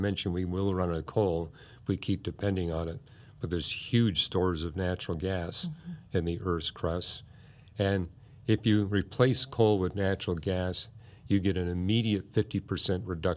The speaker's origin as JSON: {"language": "English", "town": "Vancouver", "region": "British Columbia", "country": "Canada", "tie": "born or raised there", "said": "This was just 6 miles from the house that I was raised in Vancouver. I would cross the bridge to North Vancouver, and I loved this park."}